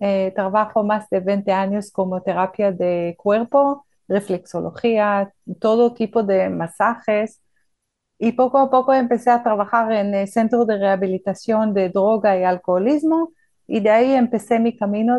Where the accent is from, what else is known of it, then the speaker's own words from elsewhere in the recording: Israel; Spanish is a second language; moved away; soy israelí, soy kibutznik.